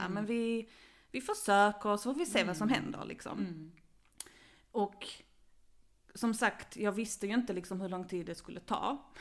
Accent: Malmö, Skåne, Sweden; Vi är uppvuxna i Malmö och vi har gått internationell skola.

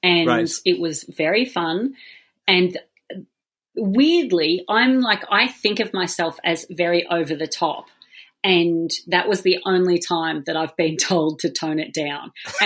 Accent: Australia; Being Australian, we take culture from both of those and indigenous culture.

